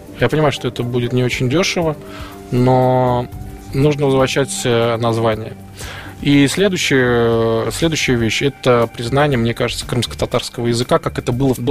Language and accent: Russian; Russia; Я россиянин, я люблю свою страну, я живу в многонациональной стране